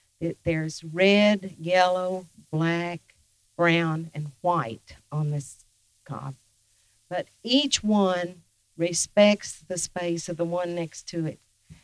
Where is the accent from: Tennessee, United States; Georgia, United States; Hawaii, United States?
Tennessee, United States; Oak Ridge; And I grew up in Oak Ridge, Tennessee, where the nuclear research was done in the 40s. So I was an Appalachian, a Cherokee Appalachian